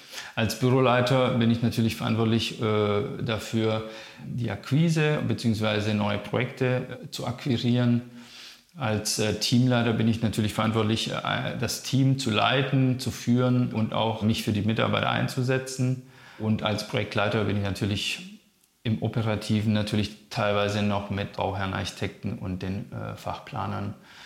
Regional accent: Stuttgart, Baden-Württemberg, Germany; now in Berlin, Germany; Also ich bin in Stuttgart aufgewachsen und ich bin jetzt nicht weg von Stuttgart, weil ich die Stadt nicht mehr gut fand

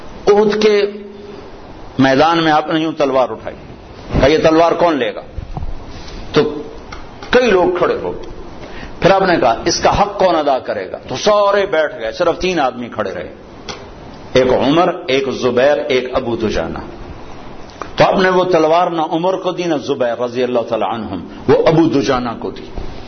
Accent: Punjab, Pakistan; میں جو کہ پنجاب کا ہوں، دیہات کا ہوں

